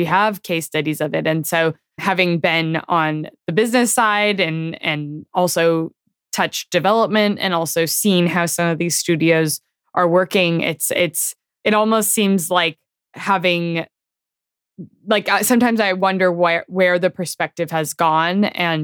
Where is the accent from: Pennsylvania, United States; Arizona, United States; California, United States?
California, United States; I grew up again in the Bay Area